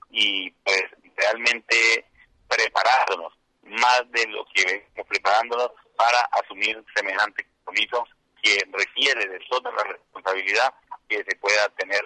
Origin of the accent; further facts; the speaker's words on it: Paz de Ariporo, Casanare, Colombia; soy de Paz de Ariporo, fui concejal de Paz de Ariporo hace 20 años